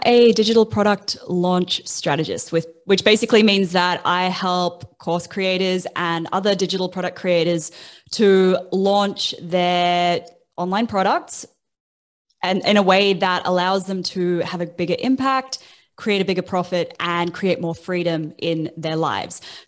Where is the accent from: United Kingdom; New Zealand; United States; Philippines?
New Zealand; now in Australia; I'm not a citizen yet. I've lived here for 10 years, but I still don't have citizenship. I'm a Kiwi citizen in Australia